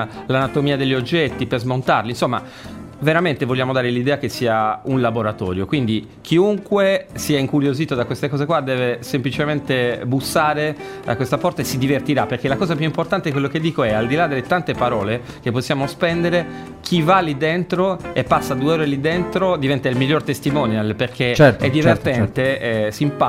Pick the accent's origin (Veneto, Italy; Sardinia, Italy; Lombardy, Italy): Sardinia, Italy; Iglesias; Io sono di Iglesias